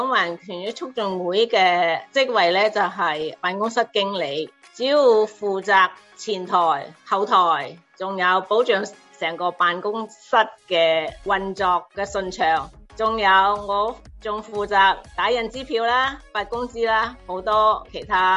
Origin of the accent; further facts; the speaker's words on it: Zhongshan, Guangdong, China; moved away as an adult; now in United States; 我系响中国广东中山长大的，我是2008年7月份移民来到美国，到美国已经13年了。